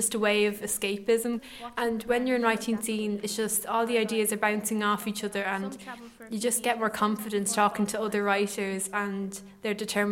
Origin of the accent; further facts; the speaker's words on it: Newbridge, Kildare, Ireland; I'm 15 from Newbridge.